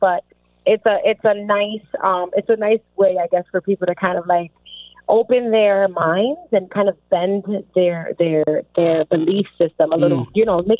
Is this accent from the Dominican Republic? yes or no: yes; Dominican Republic; My parents were born in the Dominican Republic. We are from the Caribbean, and we are black.